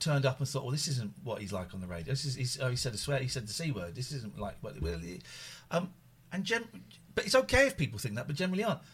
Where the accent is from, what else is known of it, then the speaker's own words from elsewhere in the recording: Slough, South East England, United Kingdom; And I grew up in Slough, it'll be fun.